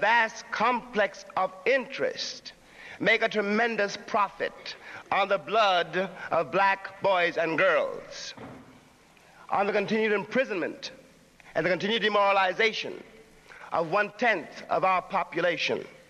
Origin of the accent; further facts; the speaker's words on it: New York City, New York, United States; I was born in Harlem. I was raised in Harlem. And indeed, as long as I live, I will never be able really to leave Harlem.